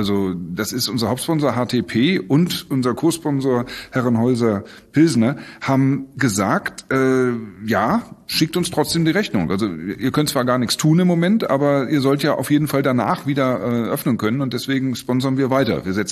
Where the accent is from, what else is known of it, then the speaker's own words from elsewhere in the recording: Northern Germany, Germany; wir sind ja hier nicht unbedingt eine Karnevalshochburg und so bin ich aufgewachsen.